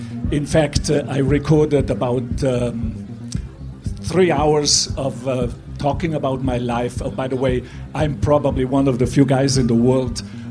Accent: Ortisei, Trentino-Alto Adige, Italy; born there; English is a second language; So I was born in a little town called Ortisei in Italy.

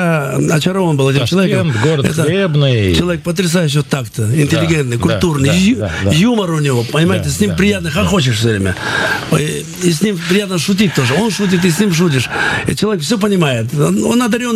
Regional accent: Russia; я из России, говорю, наши уже там тоже.

